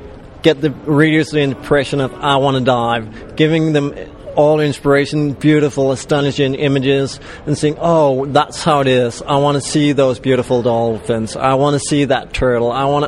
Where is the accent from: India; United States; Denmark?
Denmark; accent: Danish; English is a second language; My Danish accent